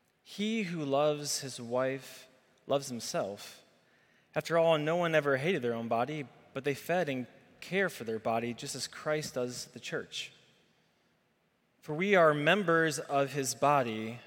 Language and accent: English; Michigan, United States; now in Chicago, United States; I've lived in Chicago for the last 20 years. This is home. I grew up in Michigan.